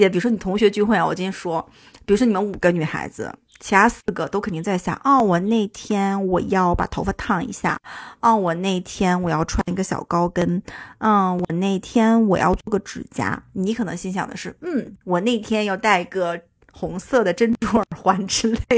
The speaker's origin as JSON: {"language": "Chinese", "region": "Northeast China", "country": "China", "said": "因为我东北嘛，就是还是有点冷的。"}